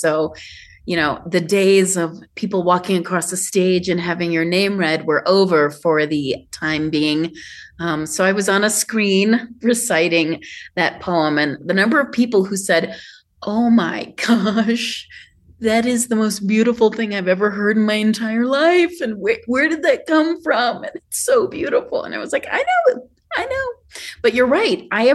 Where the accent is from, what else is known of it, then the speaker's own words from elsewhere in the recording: Midwest, United States; I grew up in the Midwest and we like our stories about fences and forests